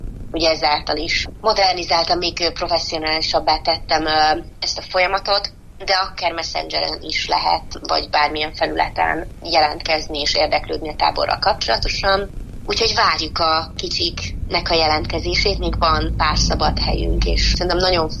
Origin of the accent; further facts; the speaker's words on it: Felsőtárkány, Heves, Hungary; now in Budapest, Hungary; felsőtárkányi közösség, hogy valamilyen szinten én is jelen legyek a falu életében több szempontból is. Ugye én Budapestre költöztem már nagyon-nagyon régen